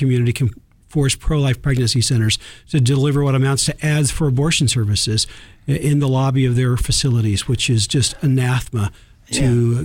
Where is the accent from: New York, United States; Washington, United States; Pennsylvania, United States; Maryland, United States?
Washington, United States; Tri-Cities; She runs a flower shop in my hometown of the Tri-Cities, Washington.